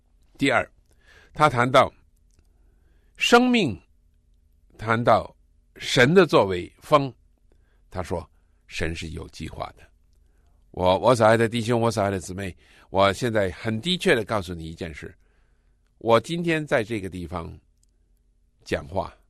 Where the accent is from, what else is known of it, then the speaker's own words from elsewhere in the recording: Guangdong, China; 比如说你来自东北，我来自广东